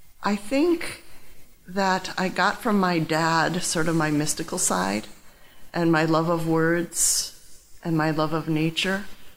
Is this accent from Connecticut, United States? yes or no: yes; Middletown, Connecticut, United States; also born or lived in Hartford; I was born right here in Hartford at St. Francis Hospital. I grew up in Middletown.